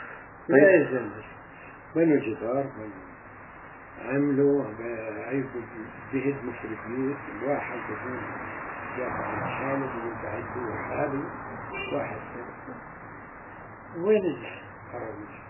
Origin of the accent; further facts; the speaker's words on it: Amman, Amman Governorate, Jordan; بقول لهم انا من عمان اول بقول لهم الاصل فلسطين في الجواز كل شيء مذكور